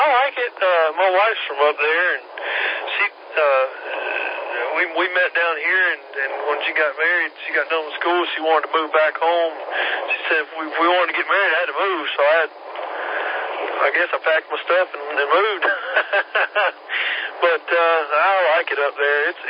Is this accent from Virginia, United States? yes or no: no; Greenville, South Carolina, United States; now in Kentucky, United States; I'm from Greenville, but over off Hudson Road. But I live in Kentucky now. My family and everything still lives here